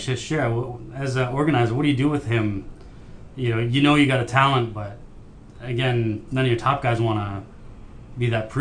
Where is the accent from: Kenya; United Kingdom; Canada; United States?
Canada; As a Canadian